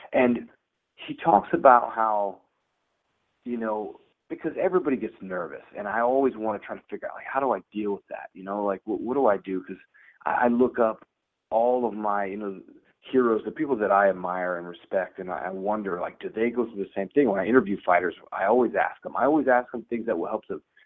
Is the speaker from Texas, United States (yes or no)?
yes; Dallas, Texas, United States; but if I'm in Dallas, you know, I'm born and raised there.